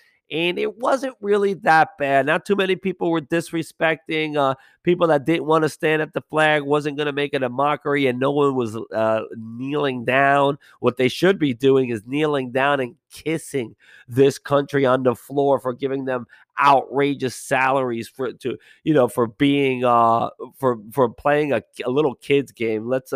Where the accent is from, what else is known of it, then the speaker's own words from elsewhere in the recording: Fort Lauderdale, Florida, United States; I'm from South Florida, man, and my Fort Lauderdale